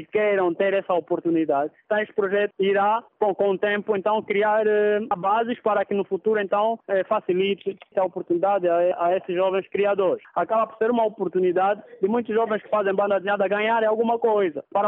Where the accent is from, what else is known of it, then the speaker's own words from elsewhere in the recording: Angola; nós devemos saber que antes disso somos angolanos